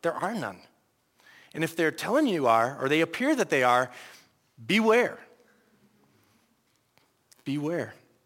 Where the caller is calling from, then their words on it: Salem, Oregon, United States; I tell you, I come from Salem, Oregon right now, and it's twice the problem you have.